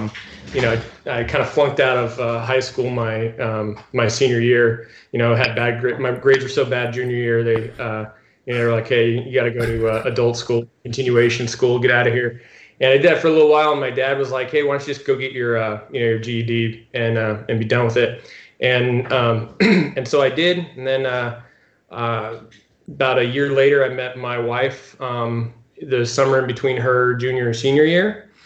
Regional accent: Ione, California, United States; also born or lived in Canoga Park, California; But then I really grew up in the Sierra Nevada foothills of Northern California, real, you know, rural small town. It's called Ione, California.

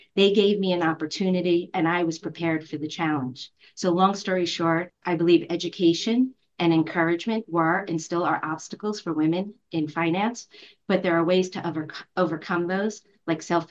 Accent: Brooklyn, New York, United States; For me, as a young girl growing up in Brooklyn and going to high school in Coney Island, there were a few obstacles I faced, especially access to education.

